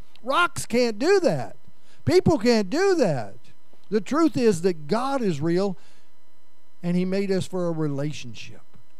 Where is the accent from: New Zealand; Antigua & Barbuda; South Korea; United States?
United States; Forsyth, Midwest; not in the little towns in the Midwest where I grew up in Forsyth.